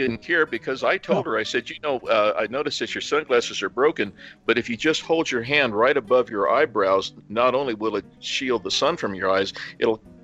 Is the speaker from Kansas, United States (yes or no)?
yes; Kansas, United States; We grew up in Kansas, which is so flat.